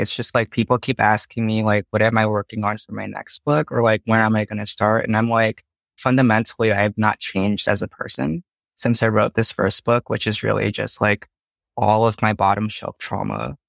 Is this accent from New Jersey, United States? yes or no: no; New York, United States; I grew up in New York, so I went to Alabama for graduate school.